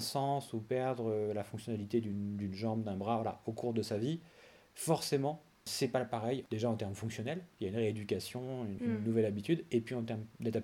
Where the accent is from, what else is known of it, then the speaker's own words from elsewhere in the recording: Bourges, Centre-Val de Loire, France; also born or lived in Orléans; now in Paris, France; j'ai 35 ans. Je suis né dans le Berry, à Bourges. J'ai grandi donc à Bourges et à Orléans. Et maintenant, depuis 12 ans, je travaille à Paris